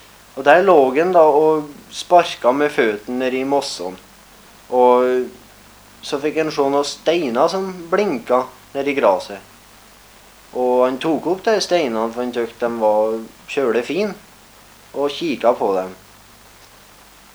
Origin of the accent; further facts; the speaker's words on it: Meldal, Trøndelag, Norway; Jeg er fra Meddalen. Det er, heter egentlig Vollagrenna, den plassen som jeg er fra.